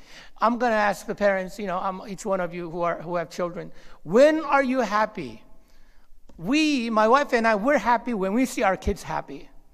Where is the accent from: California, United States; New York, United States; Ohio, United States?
California, United States; Monterey; I grew up in Monterey, California. I went to a school called Fitch Junior High, which was inside the military base, 7th Infantry Division.